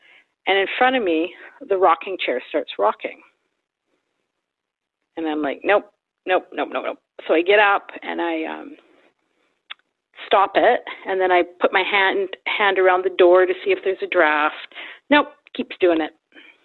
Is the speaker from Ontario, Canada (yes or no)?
no; Vancouver, British Columbia, Canada; Like, I am a city kid. We lived out there in the country for like 2 years. Mm-hmm. Like, I grew up in Vancouver, total city kid.